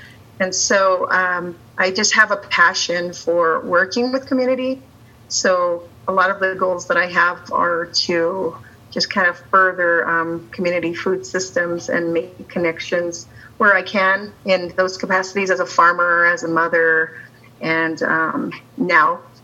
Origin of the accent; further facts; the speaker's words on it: Taos, New Mexico, United States; I'm actually from Taos Pueblo, so I'm a tribal member from Taos Pueblo, and I partially grown up here, and I've returned